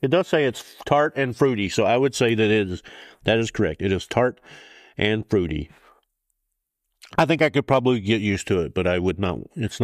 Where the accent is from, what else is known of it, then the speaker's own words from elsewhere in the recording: Missouri, United States; I'm from Missouri.